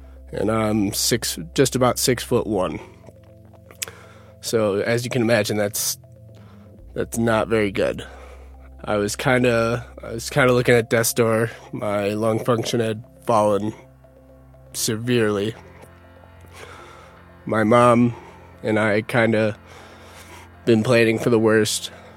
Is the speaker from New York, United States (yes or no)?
yes; Utica, New York, United States; now in Denver, United States; I'm originally from Utica, New York. I just moved to Denver.